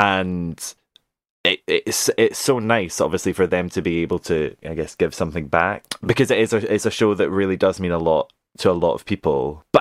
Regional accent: Scotland, United Kingdom; this is an interesting thing about theatre in Scotland and the UK. The fact that we grew up on American TV.

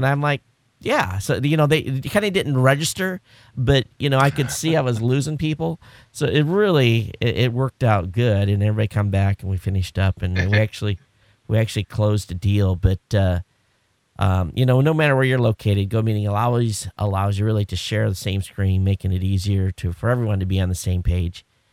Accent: Michigan, United States; And I grew up in Southern Michigan, and I guess I consider myself from the country. I lived on a dirt road, so I guess that kind of qualifies.

